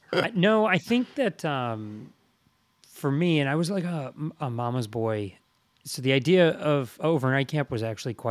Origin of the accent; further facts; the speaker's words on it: Peabody, Massachusetts, United States; and I'm from Peabody, Massachusetts, for the world listeners.